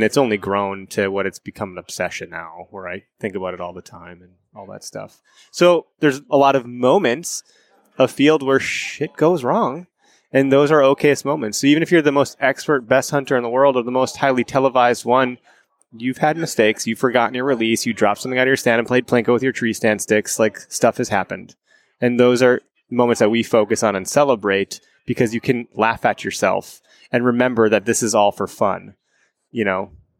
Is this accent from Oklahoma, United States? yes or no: no; Wisconsin, United States; Yeah. The Nicolet National Forest in Wisconsin. So northern Wisconsin.